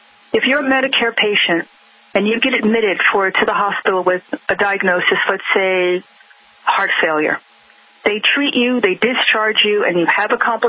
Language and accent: English; New York, United States